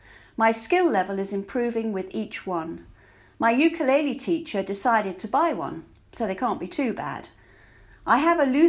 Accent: Somerton, South West England, United Kingdom; I would join the U3A ukulele group in my hometown of Somerton.

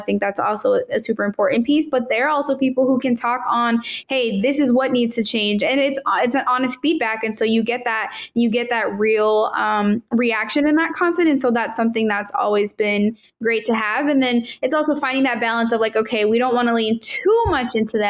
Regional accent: Arizona, United States; now in Carolina, United States; but I'm from Arizona.

